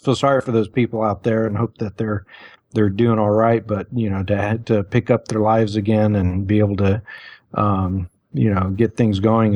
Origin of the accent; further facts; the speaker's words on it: California, United States; I grew up in California, and it's I want to say 16 hours to go from the top of the state down to the bottom of the state.